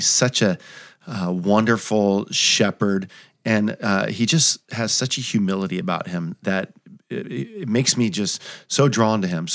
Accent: California, United States; Well, it's always fun for me to go back home. I grew up in California and, I'm back here on the East Coast again. But California is often where my heart is.

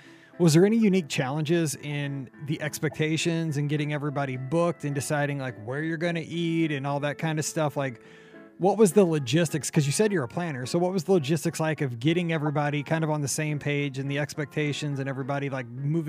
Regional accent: Missouri, United States; talking about, well, what it's like here in Missouri, growing up in Missouri, all the stuff going on behind the scenes

